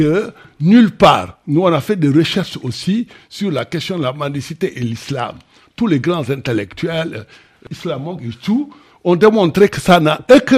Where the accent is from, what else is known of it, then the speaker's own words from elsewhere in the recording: Saint-Louis, Senegal; Là où je viens, c'est le berceau de l'islam ici.